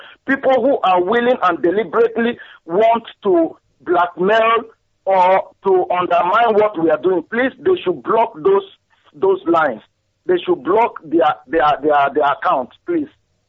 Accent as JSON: {"language": "English", "region": "Imo", "country": "Nigeria", "lives_now": "Manchester, United Kingdom", "said": "from Manchester. I'm Biafra from Ebuamainobuta, local government, Imo State, Biafra land."}